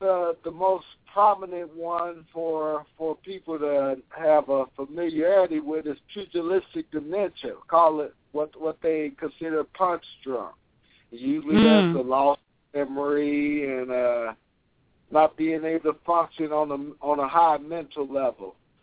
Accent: Indianapolis, Indiana, United States; I won in my hometown of Indianapolis, Indiana.

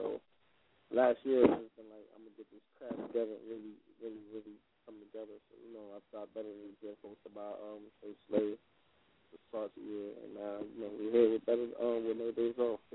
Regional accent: Bronx, New York, United States; me from coming from where I'm from the Bronx.

